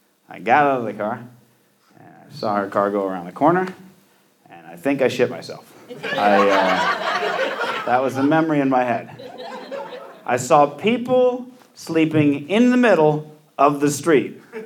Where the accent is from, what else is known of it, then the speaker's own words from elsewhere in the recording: Phoenix, Arizona, United States; I was raised in Phoenix. Van Buren is the worst street in all of Phoenix.